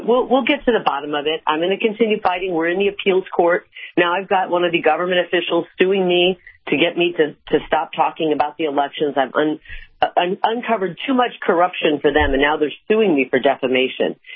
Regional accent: Midwest, United States; I grew up in the Midwest, and we went to Sunday school every Sunday, and you know, we're just raised with God in our lives.

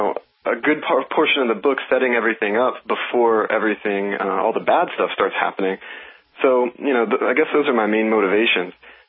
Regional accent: Oklahoma, United States; I mean, I'm from Oklahoma. I knew I wanted cowboys out there, and I wanted them on robots.

